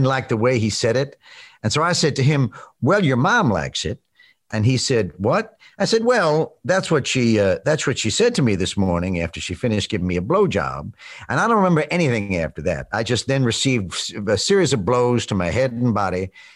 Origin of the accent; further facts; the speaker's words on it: the Ozarks, United States; I grew up in the Ozarks. And in the Ozarks, that was actually a compliment.